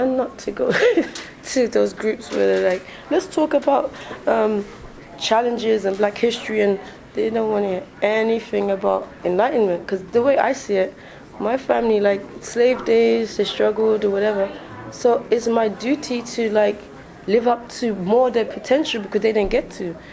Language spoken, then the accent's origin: English; England, United Kingdom; I'd say both, because I was born and raised in England, that's what I know.